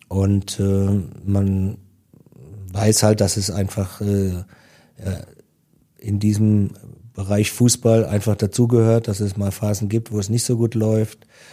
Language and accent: German; Meckesheim, Baden-Württemberg, Germany; beim TSV Meckesheim, wo ich herkomme, wo ich groß geworden bin.